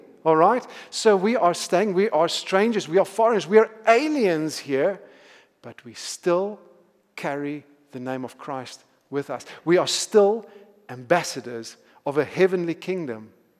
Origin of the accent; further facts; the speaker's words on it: South Africa; I'm not Italian? All right, my grand was, but I'm not. I'm South African, born and bred in South Africa.